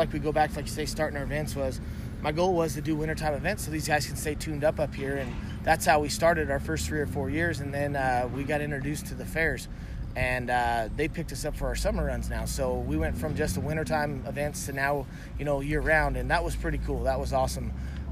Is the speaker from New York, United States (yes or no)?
no; Arizona, United States; When I was rodeoing and I moved up to the Northwest, I'm from Arizona, and I thought, man, everywhere in Arizona you can rodeo year round